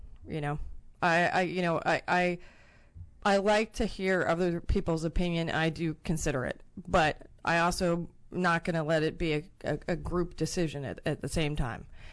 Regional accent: Los Angeles, California, United States; And I grew up 20 miles east of downtown L.A.

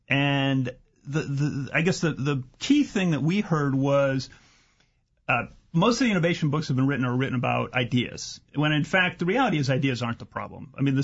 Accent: Midwest, United States; I grew up in the Midwest. I'm a really practical guy.

